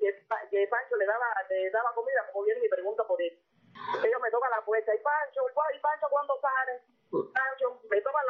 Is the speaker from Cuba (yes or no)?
yes; Cuba; Usted sabe cómo somos nosotros los cubanos, y más en estos barrios, mis casas son todas pegadas una al lado de las otras